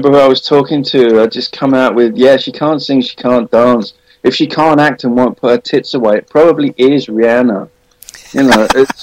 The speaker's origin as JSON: {"language": "English", "region": "London", "country": "United Kingdom", "tie": "born or raised there", "accent": "Cockney", "said": "I am a London boy from the East End of London. Born and bred. A proper Cockney, not like Dick Van Sodding Dyke."}